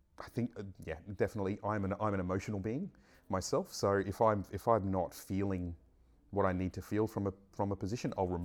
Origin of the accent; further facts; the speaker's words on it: Greenbank, Queensland, Australia; I grew up in Greenbank, so I knew when this was all bush.